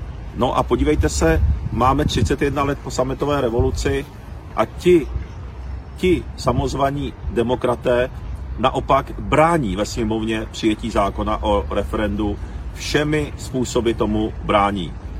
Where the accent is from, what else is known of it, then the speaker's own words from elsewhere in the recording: Prague, Czechia; Já jsem chodil na základní školu v Praze 10 Malešicích nad Vodvodem.